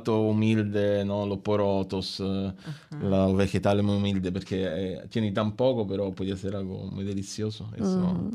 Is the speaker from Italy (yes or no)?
yes; Italy; accent: Roman; Spanish is a second language; now in Australia; Yo tengo un acento más romano que sardo.